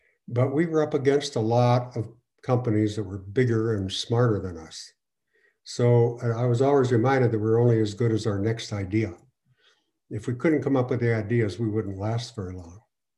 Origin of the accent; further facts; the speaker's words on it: Pennsylvania, United States; also born or lived in Boston; I quit my job in Boston, and I actually moved back to my hometown, Pennsylvania.